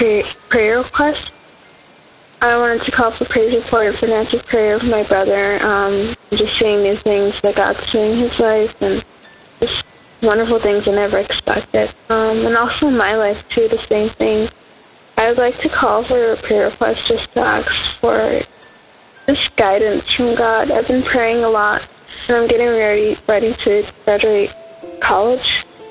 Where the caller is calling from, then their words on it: California, United States; Hi, Daily Audio Bible Family. I'm calling again from California.